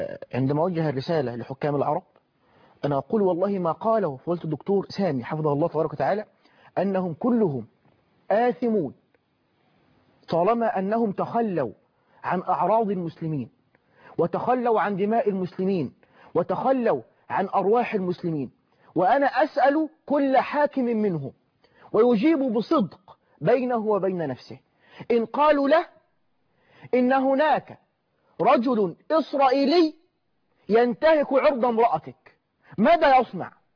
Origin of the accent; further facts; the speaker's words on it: Egypt; عندنا في مصر